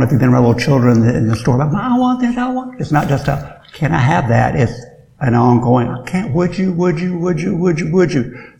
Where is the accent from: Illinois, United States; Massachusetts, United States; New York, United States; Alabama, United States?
Alabama, United States; I'm from Alabama. Maybe that's why.